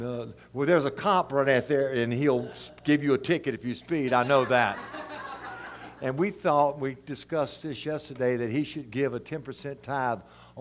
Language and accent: English; Baton Rouge, Louisiana, United States; I'm from Baton Rouge, originally born and raised in Baton Rouge. I live in the country now.